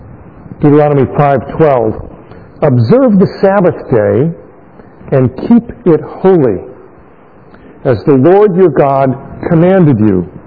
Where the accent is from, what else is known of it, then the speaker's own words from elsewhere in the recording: Elmhurst, United States; When I grew up in Elmhurst, not that long ago, on Sunday, only one store in Elmhurst was ever open